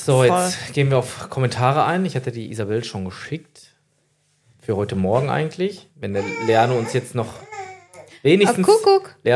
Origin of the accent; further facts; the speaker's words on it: North Rhine-Westphalia, Germany; wir kommen ja aus dem Ruhrgebiet, das wisst ihr ja alle.